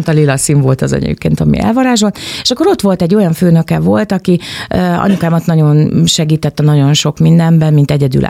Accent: Bácsalmás, Bács-Kiskun, Hungary; én egy bácsalmáson születtem, egy bácskai, akkor még község volt, és mi horvát felmenőkkel rendelkezünk anyai ágon

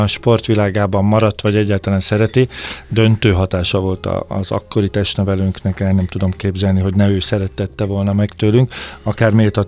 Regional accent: Sopron, Győr-Moson-Sopron, Hungary; én soproni vagyok

